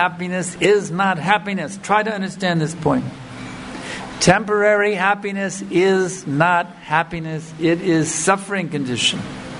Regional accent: United States; we have as a kid growing up in America, I don't know if they have it here, but back in the 60s, that was the big thing

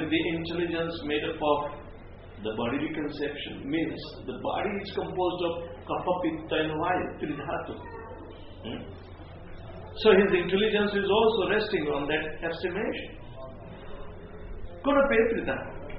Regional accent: India; Because I am born here, I am Indian, I must sacrifice my life for Mother India.

